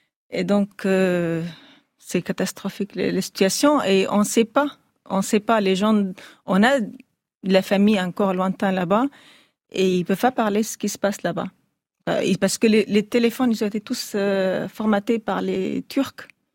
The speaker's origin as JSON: {"language": "French", "town": "Afrin", "region": "Aleppo Governorate", "country": "Syria", "second_language": "French", "said": "Je suis kurde de Rojava, de Afrin, exactement. La situation à Afrin, qu'est-ce que j'en pense? Ma famille, elle est déplacée."}